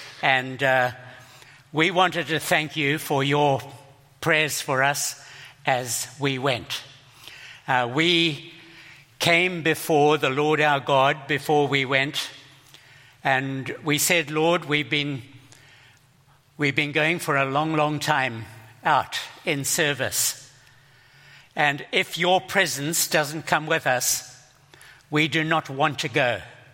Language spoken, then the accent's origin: English; Zimbabwe; born there; moved away; me for my accent. I keep having to apologize for it. I was born in Zimbabwe, that poorest nation on the planet.